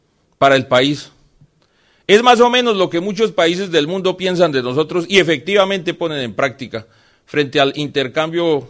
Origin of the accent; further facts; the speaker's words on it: Colombia; me parecía bastante insultante para mí como colombiano